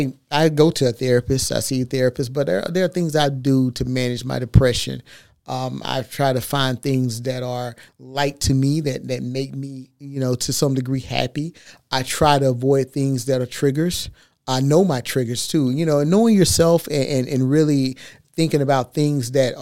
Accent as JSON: {"language": "English", "region": "Texas", "country": "United States", "said": "I start off playing football, and I'm from Texas, and I was in a program"}